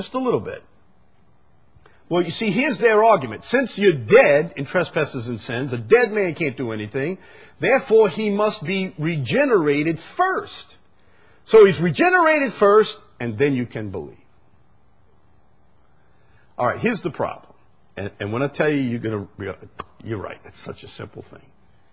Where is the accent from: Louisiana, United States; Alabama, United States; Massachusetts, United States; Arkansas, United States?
Louisiana, United States; Chalmette; I'm just a simple fellow, but I'm from Chalmette. You can't expect a whole lot from me.